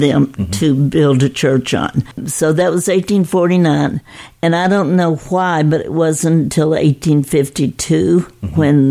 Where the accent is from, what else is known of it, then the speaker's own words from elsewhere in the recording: Nicholasville, Kentucky, United States; I was born on Oak Street in Nicholasville, in the house, in the home.